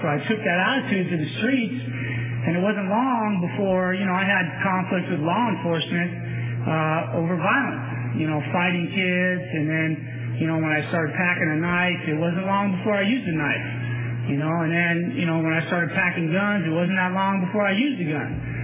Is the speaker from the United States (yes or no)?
yes; California, United States; I'm actually from the Bay Area, and I came down here from California State Prison at Solano